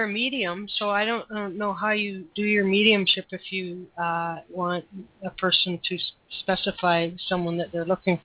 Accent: Canada; I'm from Canada.

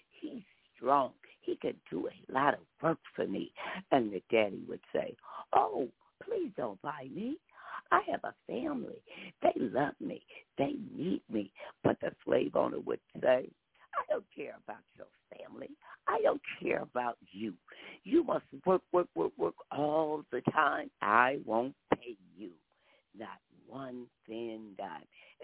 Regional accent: the South, United States; accent: southern; I don't even think I can pronounce that with my southern accent.

